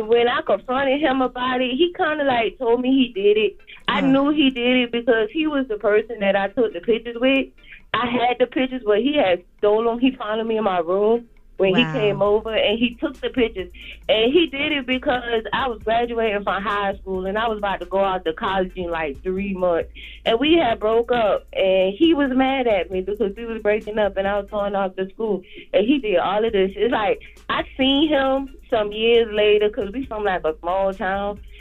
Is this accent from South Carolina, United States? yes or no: yes; Orangeburg, South Carolina, United States; I'm from South Carolina. I'm from Orangeburg, like a little small town.